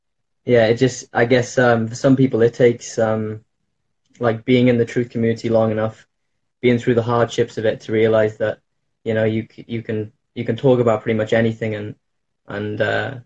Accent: Wales, United Kingdom; Yeah, I'm in the UK. I'm from Wales.

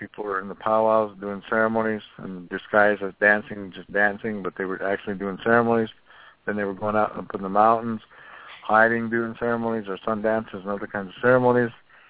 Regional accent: Wind River Indian Reservation, Wyoming, United States; In 1950, I was born on the Wind River Indian Reservation, and my mother was part Irish, and my dad, and Paiute, that she was, and my dad was Shoshone, and part Arapaho

